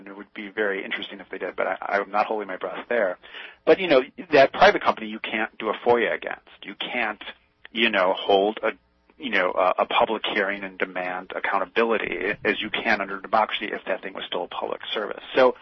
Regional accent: Chicago, Illinois, United States; I'm from Chicago originally, where there's a complete disaster in how their parking meters are set up.

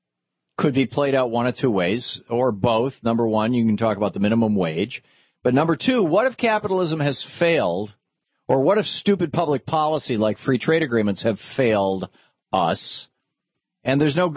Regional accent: Lansing, Michigan, United States; I grew up in Michigan. I grew up at the south end of Lansing, Michigan, and just, I mean, literally a half a mile from me where the farmland began.

